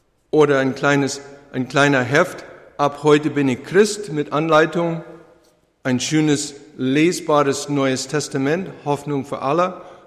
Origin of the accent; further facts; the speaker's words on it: Canada; Aber er fragt mich immer wieder nach Kanada, wo ich herkomme.